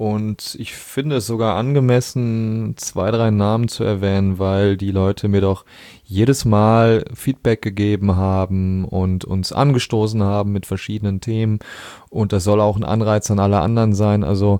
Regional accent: North Rhine-Westphalia, Germany; Basti, einem meiner besten Freunde in meiner Heimat am Niederrhein

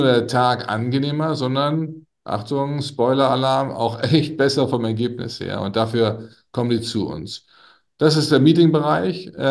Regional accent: Nuremberg, Bavaria, Germany; Als Nürnberger bin ich nur zugereist.

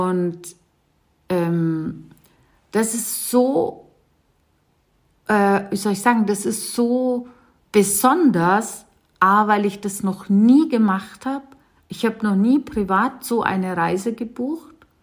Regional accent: Bavaria, Germany; ich komme ja aus dem Landkreis Landsberg

